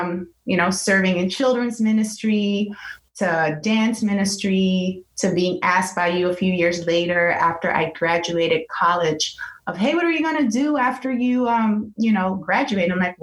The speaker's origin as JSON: {"language": "English", "town": "Amsterdam", "region": "North Holland", "country": "Netherlands", "tie": "born or raised there", "moved": "as an adult", "lives_now": "United States", "said": "I was born and raised in Amsterdam, first generation from parents from Suriname."}